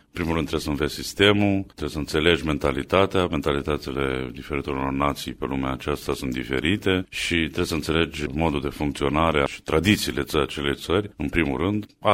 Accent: Pașcani, Iași County, Romania; moved away as an adult; A fost o perioadă după ce am plecat din Pașcani, bineînțeles, aveam bunici, rude, îmi întorceam cu mare plăcere să-i văd. A fost o perioadă în timpul facultății până am plecat în străinătate

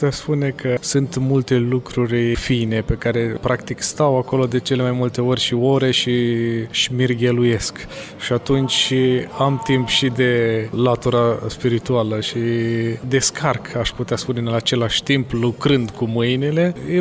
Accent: Romania; căutăm să aducem o parte din România și aici și să ne bucurăm de România noastră chiar și pe pământ străin.

